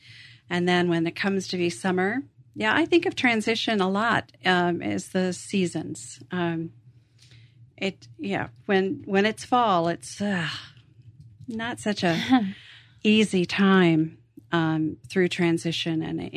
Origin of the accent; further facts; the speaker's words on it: New England, United States; I grew up in New England, so I think about the crocus coming up through the frozen ground.